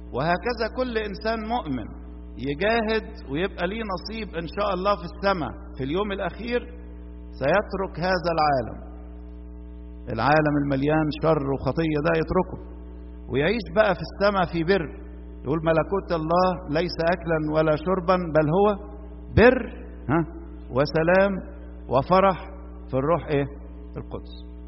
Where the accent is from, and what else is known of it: Egypt